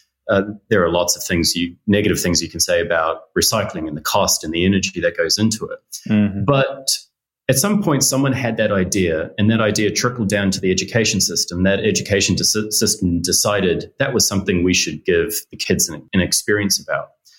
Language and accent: English; New Zealand; I grew up in New Zealand, and one of the odd memories I have from, you know, very, very young in primary school was a class trip all about recycling.